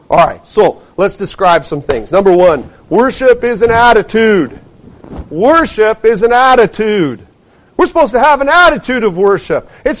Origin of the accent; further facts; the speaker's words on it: British Columbia, Canada; I remember growing up in the West Chilcotin